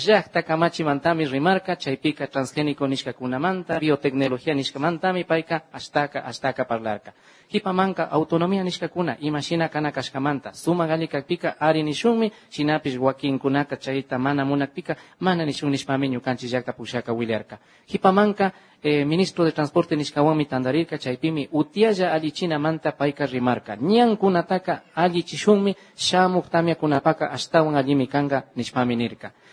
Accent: Peguche, Imbabura, Ecuador; Sí, yo soy de Peguche, señor presidente.

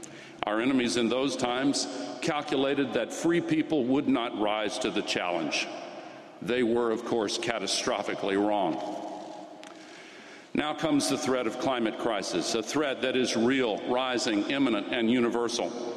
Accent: Carthage, Tennessee, United States; you gave the Peace Prize to a man from my hometown of 2,000 people, Carthage, Tennessee, in the USA.

